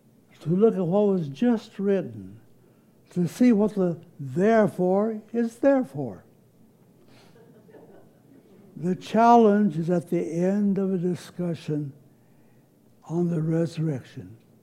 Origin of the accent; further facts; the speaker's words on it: Morgantown, West Virginia, United States; born there; They didn't know I was born dirt poor in Morgantown, West Virginia, or that my father had a nervous breakdown when I was born, the youngest of five